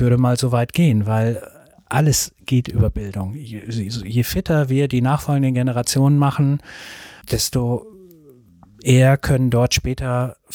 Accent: Soltau, Lower Saxony, Germany; ich komme aus der Stadt Soltau

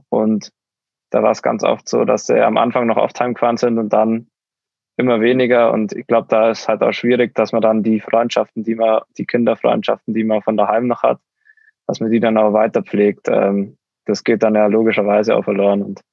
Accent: Oberstdorf, Bavaria, Germany; Da gab es bei uns in Oberstdorf schon in einem Jahrgang, weiß nicht wie viele, aber da gab es in einem Jahrgang halt im Allgäu so eine Auswahl.

